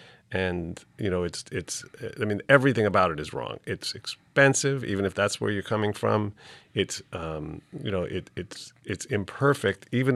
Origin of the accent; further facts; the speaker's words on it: United States; speaking as an American, of course.